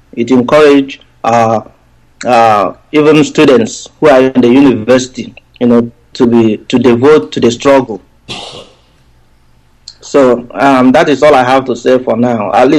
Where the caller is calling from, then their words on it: Brisbane, Queensland, Australia; Calling from Brisbane.